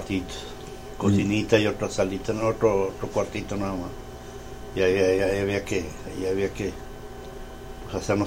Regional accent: Yepomera, Chihuahua, Mexico; born there; Nací en Yepomera, Chihuahua.

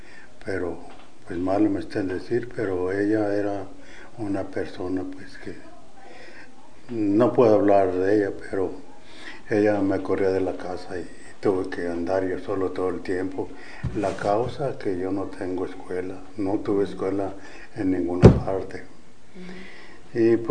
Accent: Mascota, Jalisco, Mexico; born there; Bueno, yo nací en 1926 en Mascota, Jalisco.

